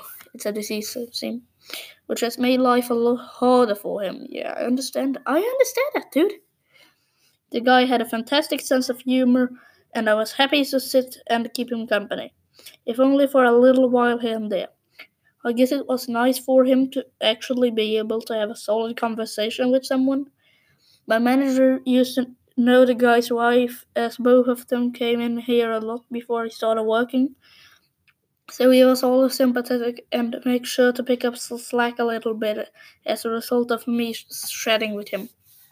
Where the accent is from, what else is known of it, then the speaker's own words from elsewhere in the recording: Wales, United Kingdom; first language Welsh; English is a second language; now in Cardiff, United Kingdom; So naturally, I'm much more comfortable speaking my native language, Welsh. Now, because I wasn't content to be a farmer or a primary school teacher, I moved down south and ended up in Cardiff